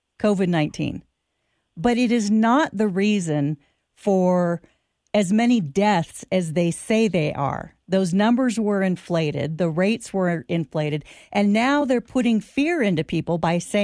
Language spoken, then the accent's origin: English; California, United States; now in Nevada, United States; I know, as a Californian, born and raised, but I left California behind when I came to Nevada. I'm not native, but in my heart, I'm battle-born Nevada.